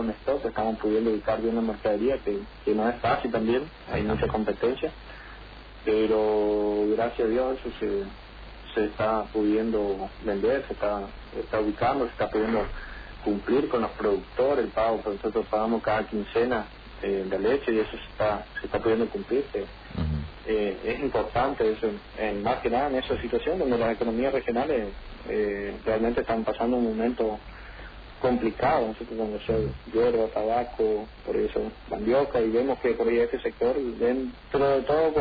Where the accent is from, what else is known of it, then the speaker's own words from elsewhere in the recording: Colonia Aurora, Misiones, Argentina; yo particularmente soy de Colonia Aurora.